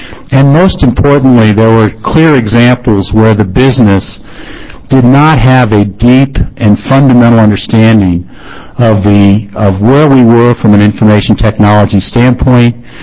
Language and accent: English; Virginia, United States; I grew up in Virginia, got my undergraduate degree in economics